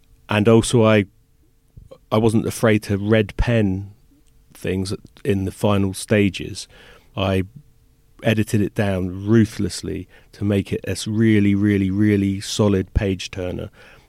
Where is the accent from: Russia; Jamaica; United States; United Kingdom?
United Kingdom; England; so obviously I'm an English guy writing a Japanese female character